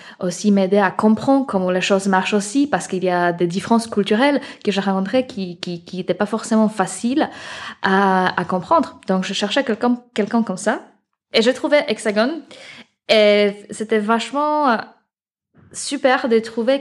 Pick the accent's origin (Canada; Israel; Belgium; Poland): Poland; French is a second language; qui c'est difficile à prononcer en français parce que je suis polonaise.